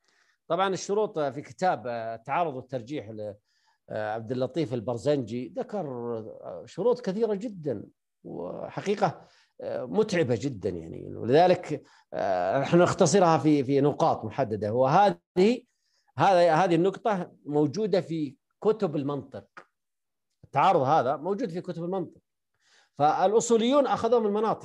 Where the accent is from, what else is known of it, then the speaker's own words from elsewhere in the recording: Saudi Arabia; يعني عندنا في السعودية مثلا